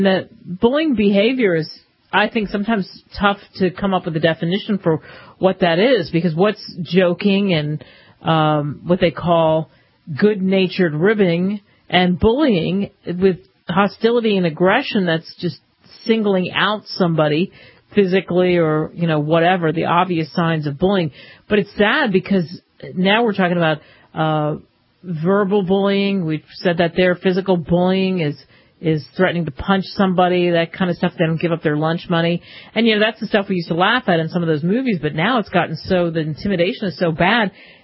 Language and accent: English; New Jersey, United States; I'm from Jersey, can you tell? We love those things.